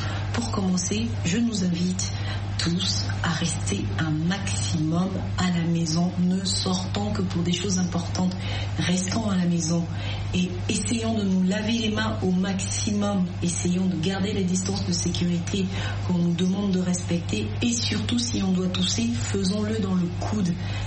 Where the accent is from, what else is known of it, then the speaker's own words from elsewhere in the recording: Gabon; je suis chanteuse et je suis gabonaise.